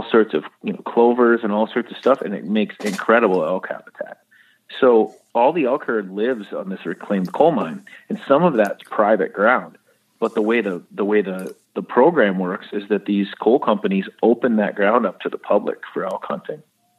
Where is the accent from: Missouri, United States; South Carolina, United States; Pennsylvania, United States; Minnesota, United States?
Minnesota, United States; now in Kentucky, United States; I grew up and I live and breathe whitetails at my place in Kentucky, you know, and I grew up with them in Minnesota